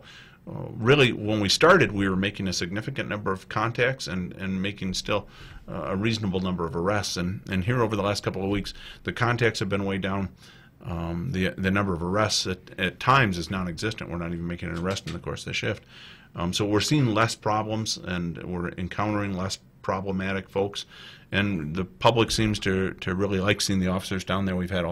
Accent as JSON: {"language": "English", "town": "Wauwatosa", "region": "Wisconsin", "country": "United States", "tie": "born or raised there", "said": "And then in my hometown is Wauwatosa"}